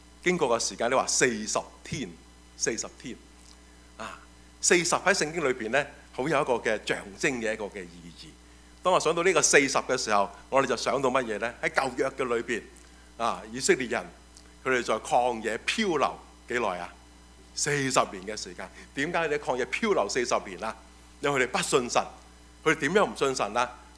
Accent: China; 我们中国人说一元复始就万象更新，是不是？

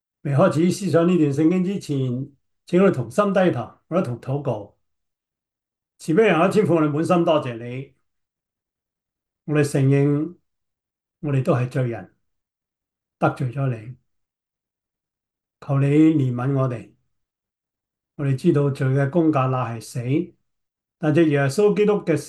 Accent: China; 但我哋中国人呢，对死确系有一种莫名嘅恐惧

